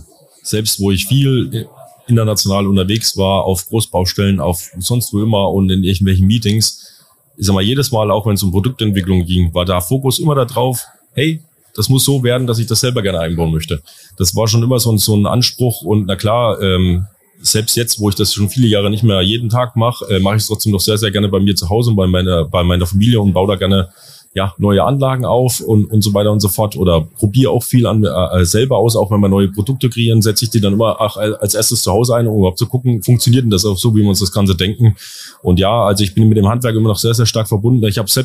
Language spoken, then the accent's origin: German; Westhausen, Thuringia, Germany; wo ich überhaupt beheimatet bin, das ist in einem wunderschönen Dorf, heißt Westhausen in Südthüringen, wirklich eine wunderschöne Gegend.